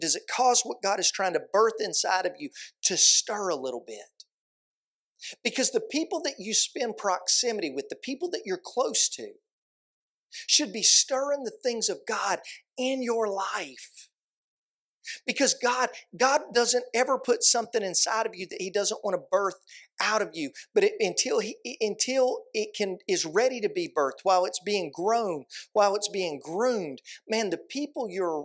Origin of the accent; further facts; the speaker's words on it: United States; And I'm actually from the Virginia-Tennessee line. And a lot of times when you go in there, when I go back home, I see relatives that I haven't seen in a long time